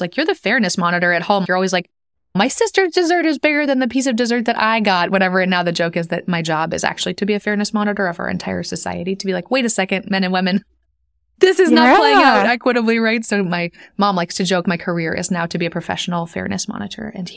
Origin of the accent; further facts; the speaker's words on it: United States; now in Sweden; as an American living in Sweden